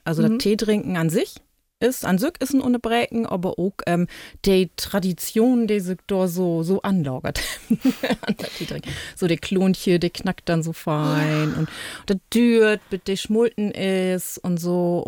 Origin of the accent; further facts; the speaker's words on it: Lower Saxony, Germany; Ut her Heimat und auch mein Heimat, muss ich ja sagen, aus Friesland.